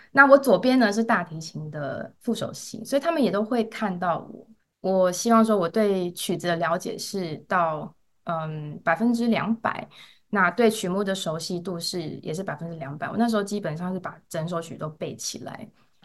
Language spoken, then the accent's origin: Chinese; Taiwan; 这3位台湾人加我都是台湾出生长大，